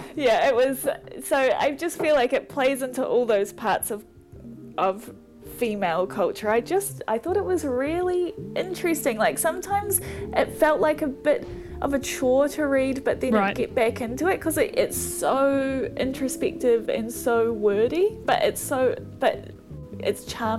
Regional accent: Dunedin, Otago, New Zealand; which maybe when I was young, I was growing up in South Dunedin

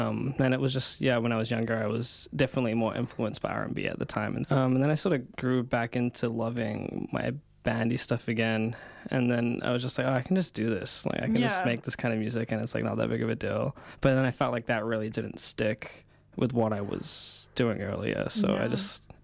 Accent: New Zealand; I am from New Zealand.

